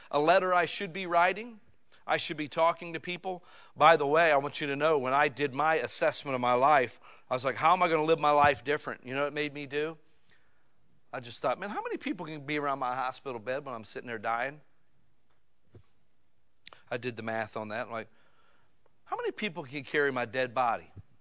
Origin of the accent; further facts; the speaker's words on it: Akron, Ohio, United States; You know, I was born and raised near Akron, Ohio. It's me and LeBron James, just to let you know.